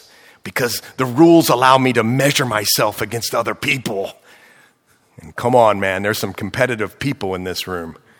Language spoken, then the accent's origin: English; Ohio, United States; I'm from Ohio. That's why I say that. Stayed up north.